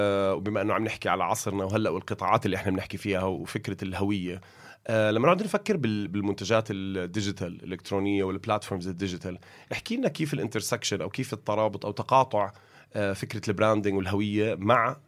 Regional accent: Kuwait; أنا بالنسبة لي لأنه تربيت بالكويت

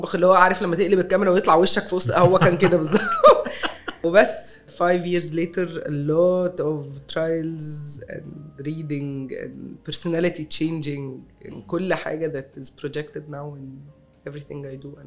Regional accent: Egypt; واحنا كمصريين food is everything for us.

